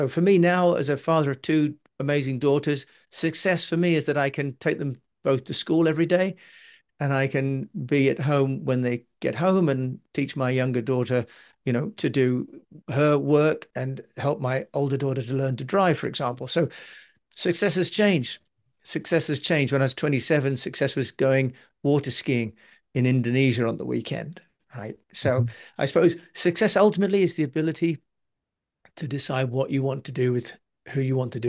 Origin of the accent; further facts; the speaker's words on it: United Kingdom; although I've lived overseas, I'm British